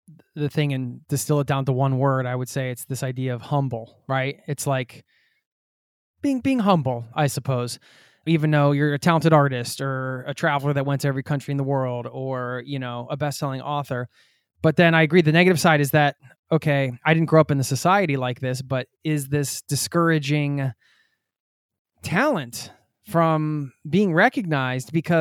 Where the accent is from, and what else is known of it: Pennsylvania, United States